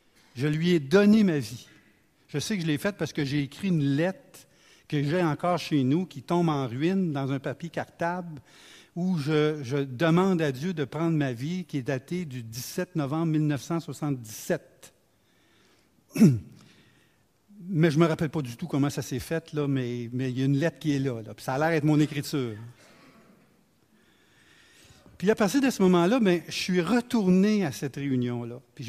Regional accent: Quebec, Canada; je viens du Québec, puis les églises sont vides, là.

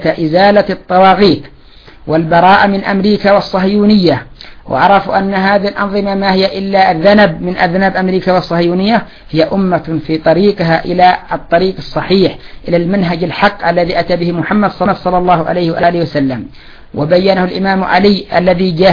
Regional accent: Yemen; أذكر بداية الاعتصامات عندنا في اليمن كان عدد قليل

